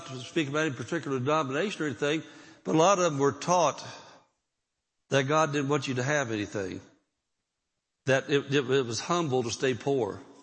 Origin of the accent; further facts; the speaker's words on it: Indianapolis, Indiana, United States; We came from the Bible Belt. There was every kind of denomination of church you could think of in Indianapolis.